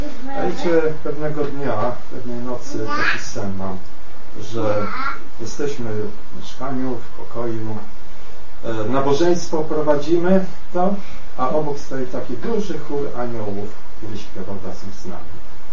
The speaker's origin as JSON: {"language": "Polish", "town": "Opole", "region": "Opole Voivodeship", "country": "Poland", "said": "jestem z Opola i urodziłem się w rodzinie chrześcijańskiej, wierzącej."}